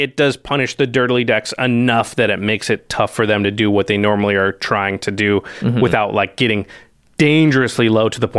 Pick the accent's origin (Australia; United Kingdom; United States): Australia; I'm from Australia.